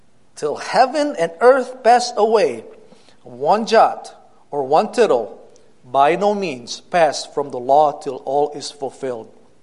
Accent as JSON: {"language": "English", "town": "Cortland", "region": "New York", "country": "United States", "tie": "born or raised there", "said": "My wife's name is Leanne, Corey, and Caleb. I grew up in Cortland, New York. That's where I met my wife."}